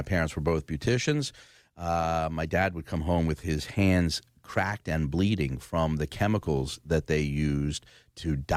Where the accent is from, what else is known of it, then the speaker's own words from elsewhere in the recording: Philadelphia, Pennsylvania, United States; from the Oxford Circle.